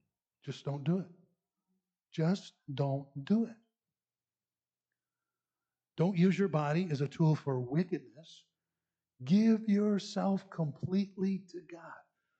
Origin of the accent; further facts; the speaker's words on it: North Tonawanda, New York, United States; When I was a little guy growing up in North Tonawanda, New York, behind our house, there was what they called the old trolley car line.